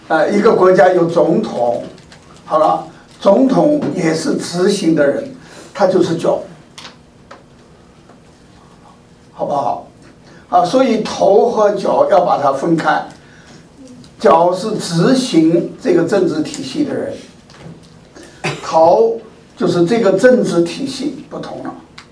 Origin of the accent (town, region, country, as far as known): China